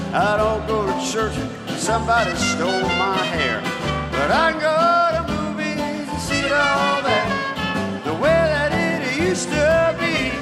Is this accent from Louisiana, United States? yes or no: yes; New Orleans, Louisiana, United States; the kind that I grew up with on Bourbon Street right now